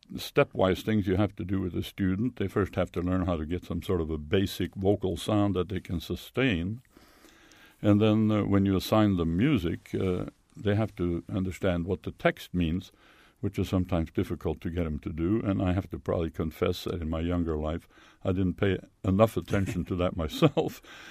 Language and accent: English; Southeastern Norway, Norway; In southeastern Norway, very near the Swedish border, about 100 kilometers from the Swedish border, right on the Oslo Fjord.